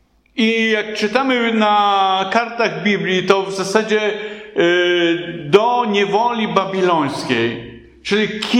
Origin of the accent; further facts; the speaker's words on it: Podlaskie Voivodeship, Poland; Pochodzę z Podlasia, gdzie dywany w latach, w szczególności 70., 80. wiszano na ścianie.